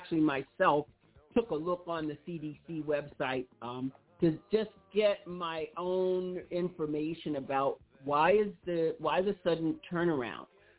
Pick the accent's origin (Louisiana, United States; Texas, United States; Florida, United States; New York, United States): New York, United States; We're the only two running around with masks on our faces because we're from New York, man